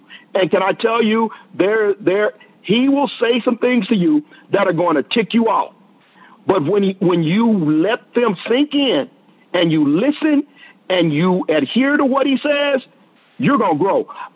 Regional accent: Texas, United States; accent: Texas drawl; I'm from Texas, and we have this Texas draw.

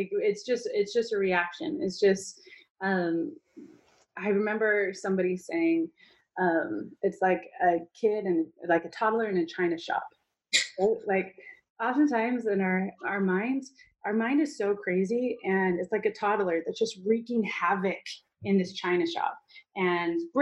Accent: Utah, United States; and I grew up in Utah, and you know, like in February, it's just, you're down and depressed

